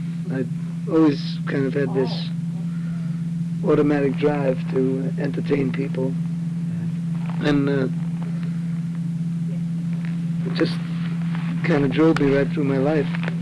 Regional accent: New York City, New York, United States; From New York City.

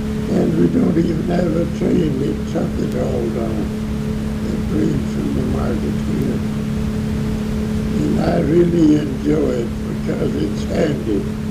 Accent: United States; Yeah, I was born and raised in Monroe County. I was born in a log house and on a farm. And I took over the homestead, which my son is on now, and it's a centennial farm now. And I live in Ida

